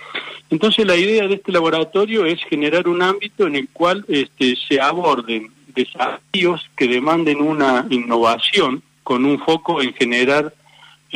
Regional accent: Bahía Blanca, Buenos Aires Province, Argentina; born there; accent: Córdoba; yo hablo así con este acento neutro oriundo de Córdoba, pero soy nacido en Bahía Blanca

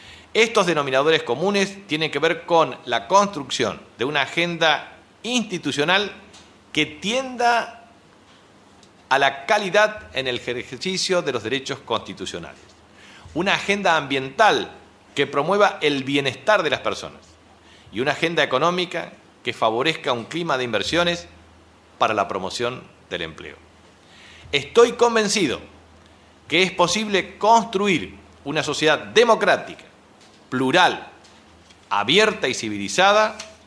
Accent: Chaco, Argentina; los desequilibrios históricos que hemos sufrido como chaqueños y chaqueñas, como argentinos del Norte Grande

